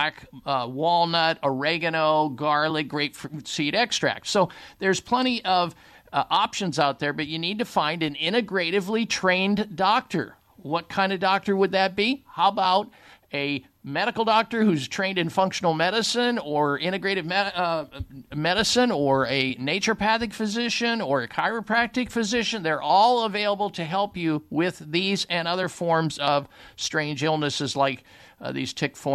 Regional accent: Iowa, United States; also born or lived in Wisconsin / Minnesota / Canada; Oh, I grew up in Iowa, spent a lot of time in Wisconsin, Minnesota, and Canada

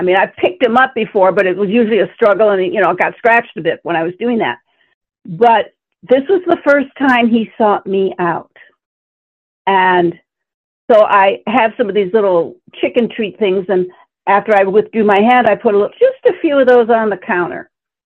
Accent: Michigan, United States; I grew up in Michigan, and it has 100% humidity potential every year.

